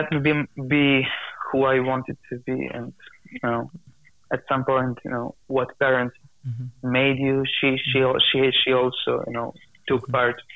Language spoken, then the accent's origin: English; Novi Sad, Vojvodina, Serbia; we are from Novi Sad, we had to travel 1 hour to Belgrade, so it was not always like we had everything in Novi Sad